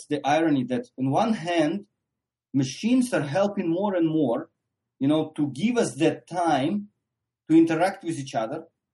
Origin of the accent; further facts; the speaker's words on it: Australia; I'm from Australia.